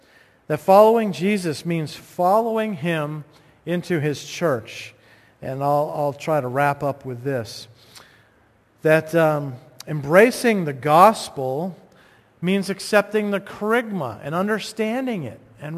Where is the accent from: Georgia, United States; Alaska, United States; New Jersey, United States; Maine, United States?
Maine, United States; I'm from Maine